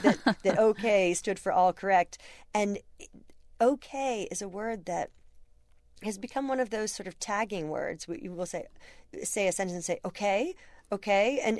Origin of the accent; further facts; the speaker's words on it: Key West, Florida, United States; and I grew up in Key West, for example, where no one ever puts a G on the end of an ING word.